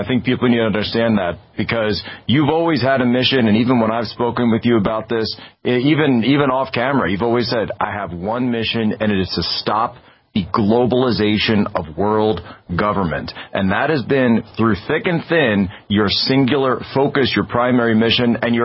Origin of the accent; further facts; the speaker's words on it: Pennsylvania, United States; I'm not from Ukraine. I'm not Ukrainian. I'm an American. And I see this happening in my home state of Pennsylvania, which East Palestine is on the border of.